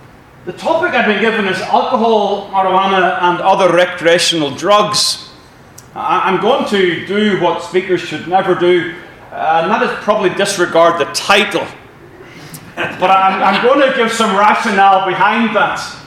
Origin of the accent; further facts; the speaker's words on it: Northern Ireland, United Kingdom; moved away as an adult; we're here from Northern Ireland now for almost 5 years.